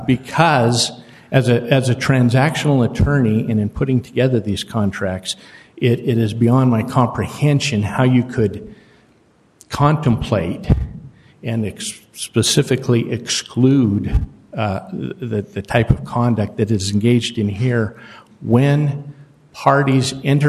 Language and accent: English; Green River, Wyoming, United States; now in Cheyenne, United States; I'm an attorney here from Cheyenne, Wyoming. I'm representing the appellant in this matter, MK. I grew up in Green River in the early 60s, Wild West